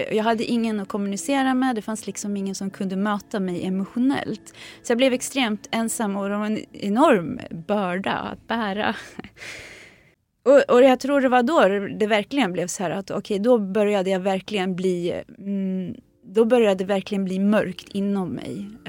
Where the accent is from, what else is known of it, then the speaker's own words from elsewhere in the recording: Sweden; born there; Min mamma var redan gravid med mig, så jag är född här i Sverige.